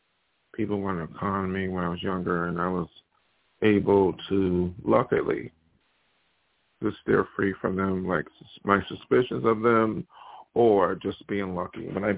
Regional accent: Buffalo, New York, United States; if you're in a small town like me, I came from Buffalo, and I'm in the same state of New York

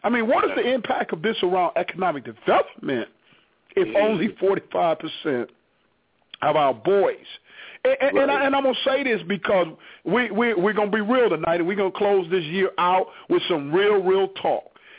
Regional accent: Miami, Florida, United States; When I grew up in Miami, Florida. I grew up, and my competition existed from people that went to school in Miami

